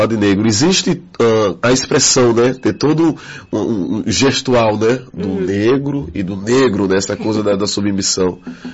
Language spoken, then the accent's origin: Portuguese; Aracaju, Sergipe, Brazil; moved away; eu não sou daqui, eu sou lá do Nordeste, estou aqui há 3 anos.